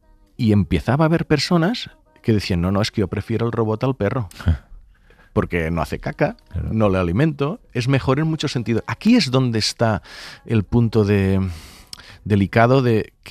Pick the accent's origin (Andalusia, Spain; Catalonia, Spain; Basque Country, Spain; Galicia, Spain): Catalonia, Spain; mira que soy del Delta del Ebre, allí mosquitos